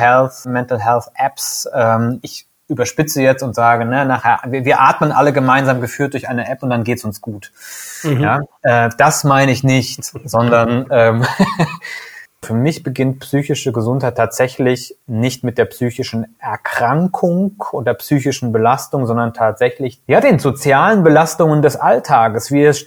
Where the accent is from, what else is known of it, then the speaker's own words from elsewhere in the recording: Siegen, North Rhine-Westphalia, Germany; now in Cologne, Germany; Ich lebe und arbeite in der Domstadt, komme aus Südwestfalen, aus Siegen ursprünglich.